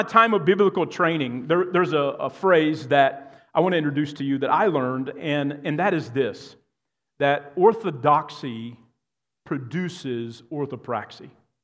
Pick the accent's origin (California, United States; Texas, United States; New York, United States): Texas, United States; there's a West Texas term that I'm going to use, and if you don't know, I am from Texas